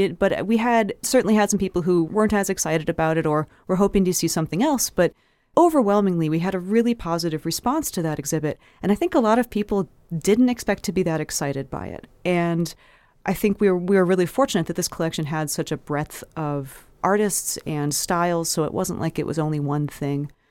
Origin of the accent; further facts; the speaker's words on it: Ohio, United States; moved away as an adult; also born or lived in Rocky Mountains; I grew up in Ohio, but as soon as I could after I graduated college, I moved out to the Rocky Mountains.